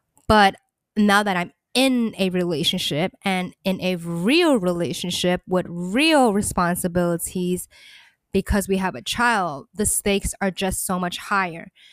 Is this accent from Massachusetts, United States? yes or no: no; New York, United States; I don't know if it's because I'm this New Yorker, because he's a New Yorker too